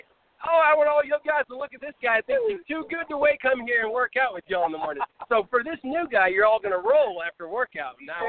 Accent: Dallas-Fort Worth, Texas, United States; I was from Grapevine High School. Grew up in Dallas-Fort Worth area, so been with these guys the whole 5 years.

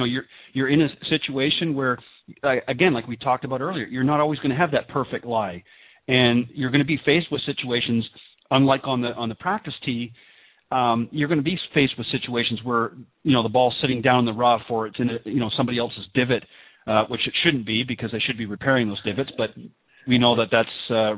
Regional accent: Canada; moved away as an adult; now in United States; I'm originally from Canada and I moved down to the U.S. About 7 or 8 years ago.

